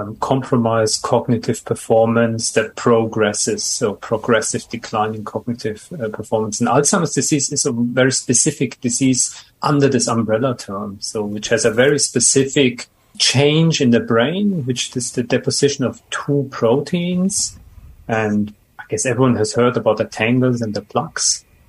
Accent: Germany; moved away as an adult; also born or lived in Switzerland; now in Australia; originally I come from Germany and was raised in Switzerland and Germany and trained as a medical doctor again in Germany and in Switzerland.

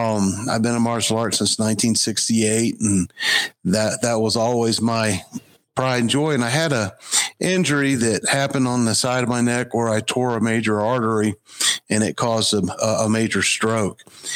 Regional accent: East Coast, United States; I grew up on the East Coast.

